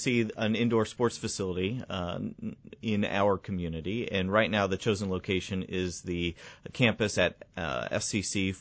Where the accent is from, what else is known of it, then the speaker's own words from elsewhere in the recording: Morning Sun, Iowa, United States; I grew up in Morning Sun, just a little ways up the road. So I'm a Southeast Iowa native